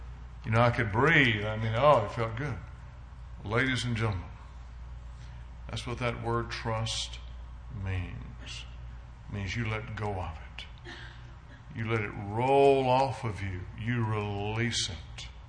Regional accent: the South, United States; Growing up in the South, I never in a gang fight.

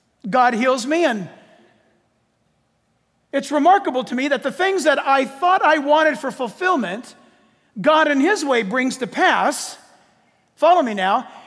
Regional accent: United States; And as an American, that person has that right.

